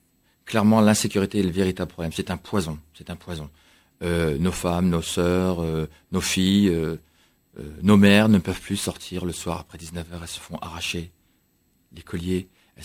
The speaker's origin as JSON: {"language": "French", "town": "Saint-Denis", "region": "Île-de-France", "country": "France", "tie": "born or raised there", "said": "Oui, je suis né à Saint-Denis. Je suis né il y a... 47 ans, j'ai fait toutes mes études là-bas, tout mon sport, j'ai jamais quitté Saint-Denis, sauf quand je voyageais."}